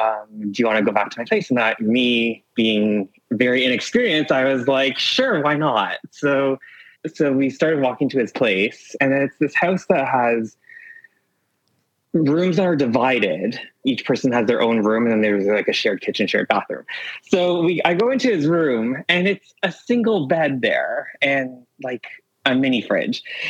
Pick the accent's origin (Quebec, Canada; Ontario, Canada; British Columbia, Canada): Ontario, Canada; Toronto; I'm from Toronto.